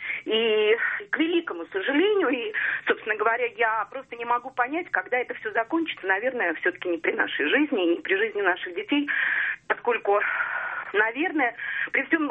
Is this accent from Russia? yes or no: no; Baku, Azerbaijan; И, собственно говоря, я родом из Баку. Я, к сожалению, присутствовала и видела тот кошмар, который происходил на политическом уровне, кошмар, который происходил в том городе, в котором я жила